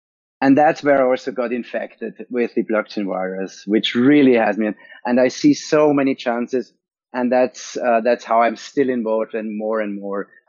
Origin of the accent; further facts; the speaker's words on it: Vienna, Austria; English is a second language; I'm from Austria, Vienna